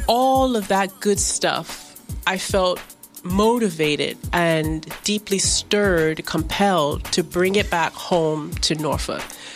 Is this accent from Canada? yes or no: no; Lagos, Nigeria; to bring some of that beauty back to my hometown. And that is how Pure Lagos was born.